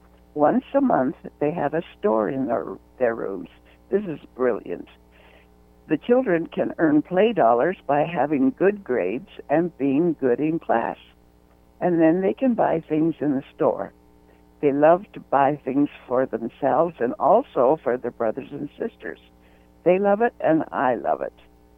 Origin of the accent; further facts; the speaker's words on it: Lethbridge, Alberta, Canada; I was born and raised in Lethbridge, Alberta, Canada. And my family was a very loving church-going family. There were 13 children, and I was right in the middle, the sixth girl after five